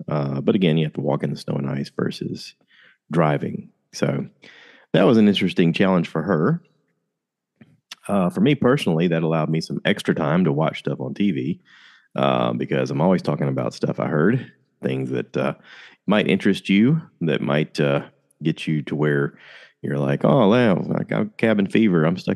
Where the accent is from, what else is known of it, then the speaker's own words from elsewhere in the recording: South Carolina, United States; we are not from Cincinnati. We are from South Carolina area.